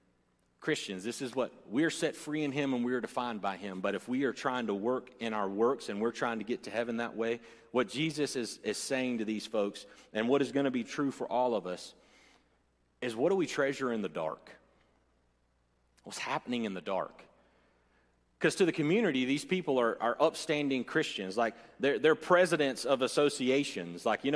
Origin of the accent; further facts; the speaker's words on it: Bible Belt, United States; And I know growing up in the Bible Belt, that was a big thing then